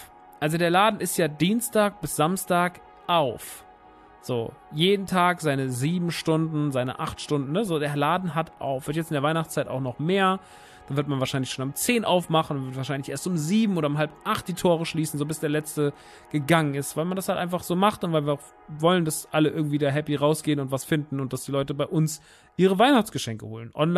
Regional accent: Rodgau, Hesse, Germany; Rottgau ist ja meine alte Heimat.

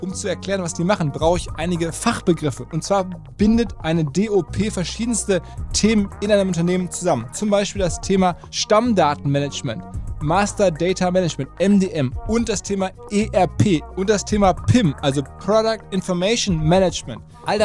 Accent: North Rhine-Westphalia, Germany; ein Kind des Ruhrgebiets, genau wie ich

